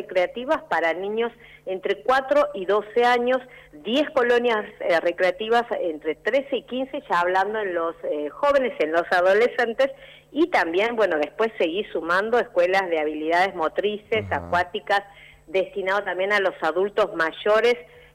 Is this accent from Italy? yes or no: no; Santiago del Estero, Argentina; No, yo soy santiagueña.